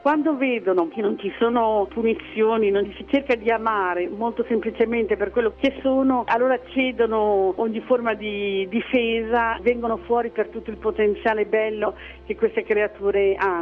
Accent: Faenza, Emilia-Romagna, Italy; nel 1979, una sera, io sono di Faenza

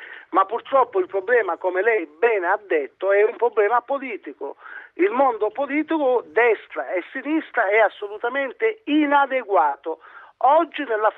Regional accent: Sicily, Italy; per sfortuna mia, che sono un siciliano

